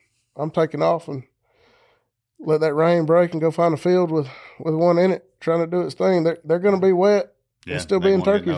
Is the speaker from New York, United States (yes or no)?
no; Gordo, Alabama, United States; Well, I'm from West Alabama, over less than an hour drive from here, over in Pickens County. I grew up in a little town of Gordo.